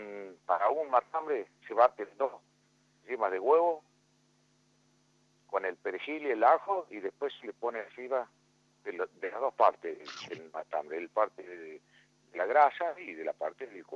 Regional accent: Entre Ríos, Argentina; Me inicié en la parrilla porque yo nativo soy de Entre Ríos.

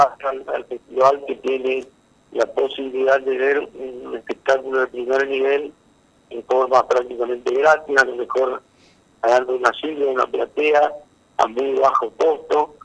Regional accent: Santo Tomé, Corrientes, Argentina; el ballet oficial de Santo Tomé, que es el ballet de mi tierra

